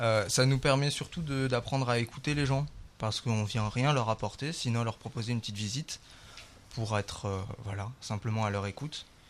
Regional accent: Grand Est, France; j'ai 25 ans. Je suis le meusien de l'étape, je viens du sud de la Meuse.

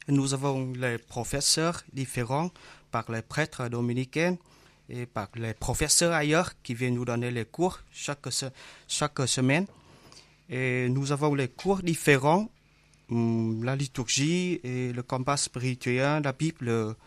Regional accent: Vietnam; now in Nancy, France; Je viens du Vietnam

